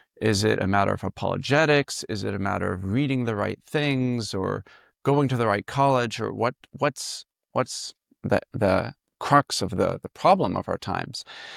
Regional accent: Virginia, United States; And I grew up in the Shenandoah area in Virginia, in a log home, gardening, and mostly either running around and climbing trees or reading books.

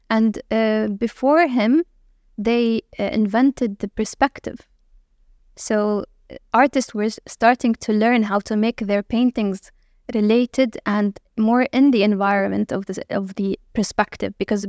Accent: Suweida, As-Suwayda Governorate, Syria; English is a second language; my home in my home country, which is a city called Suweida

